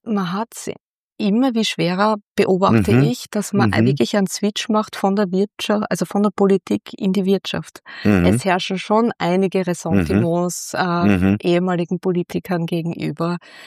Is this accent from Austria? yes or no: yes; Styria, Austria; Ich komme ja aus der Südoststeiermark, die sehr christlich geprägt ist und sehr konservativ geprägt ist.